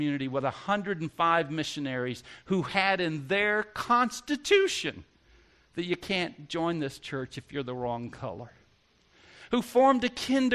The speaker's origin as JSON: {"language": "English", "region": "the South", "country": "United States", "tie": "born or raised there", "said": "I grew up in the South and I put Martin Luther King in a box."}